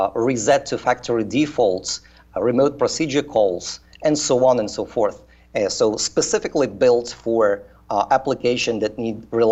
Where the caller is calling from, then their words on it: Dublin, Leinster, Ireland; From Dublin, Ireland.